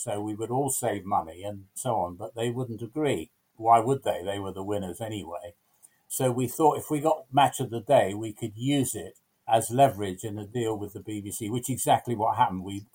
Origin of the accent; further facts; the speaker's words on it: Chelsea, London, United Kingdom; born there; I was born in Chelsea, in the Chelsea Hospital for Women, it says on my birth certificate.